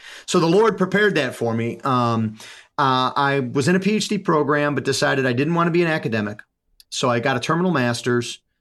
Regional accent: Grand Island, New York, United States; also born or lived in Niagara Falls; I was born in Niagara Falls. My parents moved to a place called Grand Island, which is a large freshwater island between Niagara Falls and Buffalo.

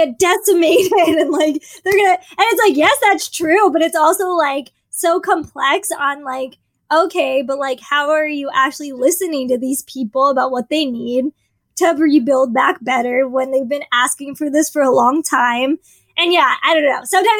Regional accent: United States; luckily, because I'm an American, I had the money and the privilege

